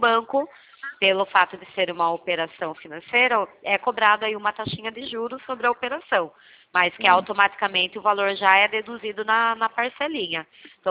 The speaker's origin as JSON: {"language": "Portuguese", "town": "Itu", "region": "São Paulo", "country": "Brazil", "said": "Tem pessoas que acham que eu sou do Sul, só pra você ter ideia. Eu falei, não, do Sul nem tem nem como, né? É porque a gente fala muito arrastado aqui no interior, né?"}